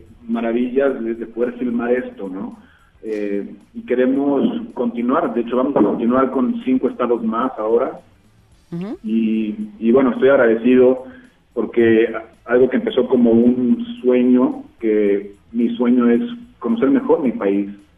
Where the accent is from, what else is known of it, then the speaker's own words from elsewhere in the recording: San Miguel de Allende, Guanajuato, Mexico; Yo crecí en San Miguel de Allende